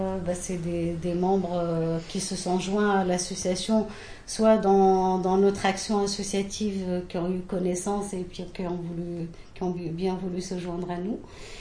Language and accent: French; Strasbourg, Grand Est, France; moi, comme je disais, j'ai grandi à Haute-Pierre, donc c'est vrai que j'ai apprivoisé cette population que je trouve magnifique.